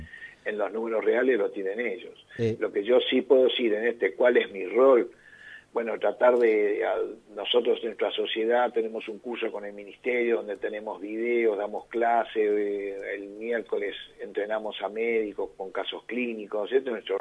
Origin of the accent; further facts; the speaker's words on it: Corrientes, Argentina; now in Buenos Aires, Argentina; Yo soy de Corrientes, pero vivo acá, en Buenos Aires.